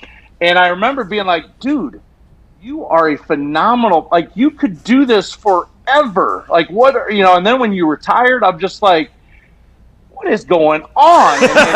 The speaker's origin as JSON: {"language": "English", "region": "Iowa", "country": "United States", "said": "I mean, that's what, you know, they love that weather, and I do too. I'm from Iowa"}